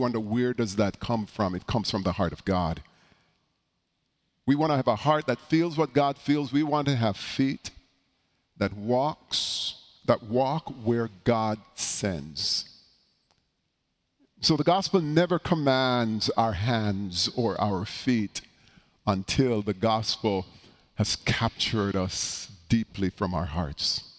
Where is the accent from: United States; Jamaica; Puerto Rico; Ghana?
Jamaica; When I was growing up in Jamaica, our church used to sing a song.